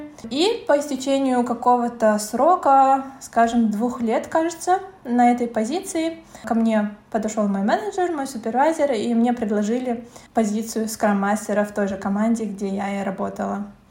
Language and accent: Russian; Almaty, Kazakhstan; now in Budapest, Hungary; Я вообще изначально родом с Алматы, с Казахстана, но сейчас я проживаю в Венгрии, в Будапеште, и работаю здесь.